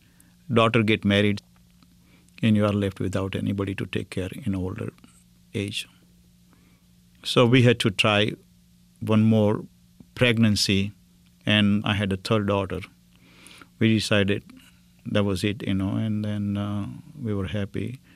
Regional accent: Syadla, India; About myself, I am from India, small town called Syadla, S-Y-A-D-L-A. My parents were farmers.

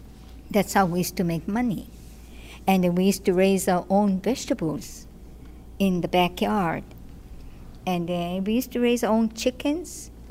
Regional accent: Lahaina, Hawaii, United States; born there; also born or lived in Honolulu; I was born in Lahaina Pump. My parents worked in the sugar cane. And after that, we moved to Honolulu.

